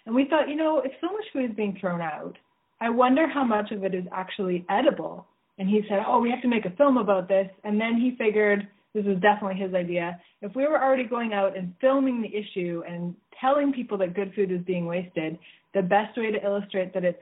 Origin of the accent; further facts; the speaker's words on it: Vancouver, British Columbia, Canada; That's right. We're from Vancouver.